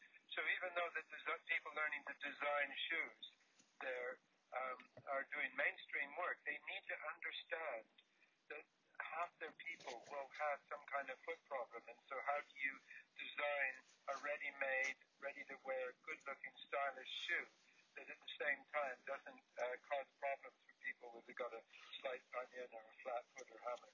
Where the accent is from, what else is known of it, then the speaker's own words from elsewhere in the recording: Canada; I grew up in Canada, as you might be able to tell.